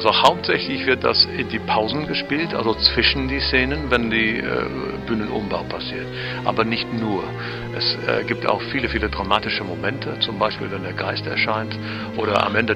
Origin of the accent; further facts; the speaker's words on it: England, United Kingdom; German is a second language; now in Mettmann, Germany; ich bin Engländer eigentlich, ich verstehe nicht warum.